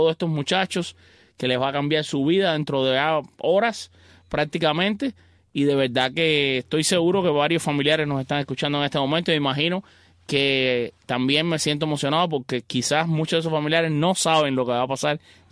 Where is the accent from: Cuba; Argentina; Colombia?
Cuba; Matanzas; Kevin Álvarez, de Matanzas, de mi tierra, para orgullo mío, Pues tú me preguntas ahorita si era familia mía, Matanza y Álvarez, fíjate qué casualidad.